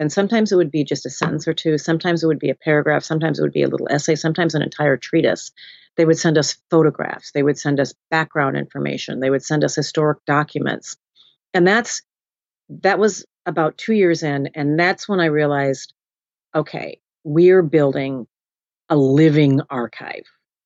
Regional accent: Minnesota, United States; also born or lived in Birmingham, Alabama; I was raised in Minnesota, that much of my summers in Birmingham, Alabama, where my father was from.

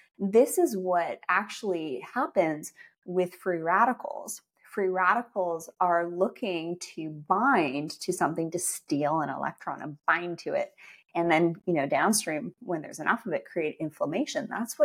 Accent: Canada; moved away; which aren't maple leaves anymore because I come from Canada.

